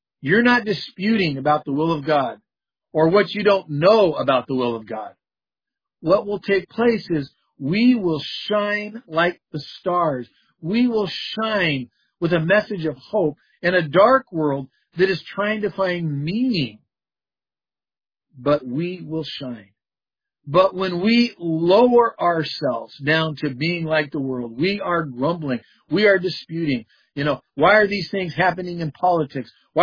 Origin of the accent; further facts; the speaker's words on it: California, United States; I didn't know this growing up in Southern California.